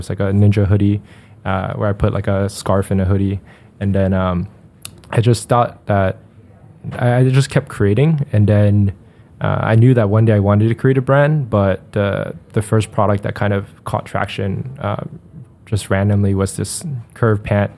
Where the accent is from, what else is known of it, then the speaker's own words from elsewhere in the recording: New York City, New York, United States; born there; So I was born in Chinatown, Lower East Side.